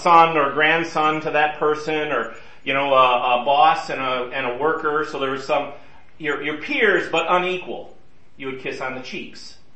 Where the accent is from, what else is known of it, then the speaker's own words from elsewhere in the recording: United States; I'm an American and I'm a man, I don't do that.